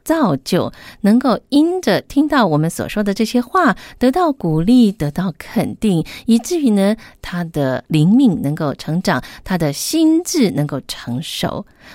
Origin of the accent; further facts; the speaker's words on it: China; 很多时候我们中国人的父母亲啊，我们常常会爱之深责之切